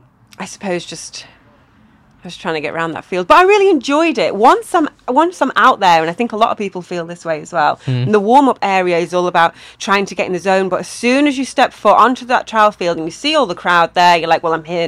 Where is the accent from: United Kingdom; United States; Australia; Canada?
United Kingdom; Manchester, North West England; now in Chester, United Kingdom; we're both from Manchester.